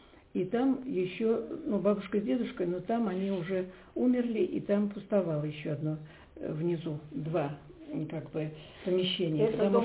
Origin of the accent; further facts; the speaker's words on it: Tosno, Leningrad Oblast, Russia; Я коренная коренной тосинский житель. Вообще мои предки здесь проживали, и родители до войны жили тоже в Тосно.